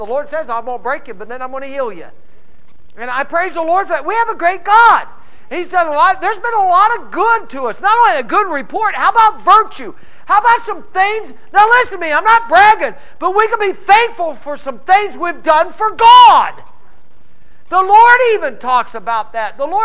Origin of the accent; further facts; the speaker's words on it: United States; born there; I was born in America.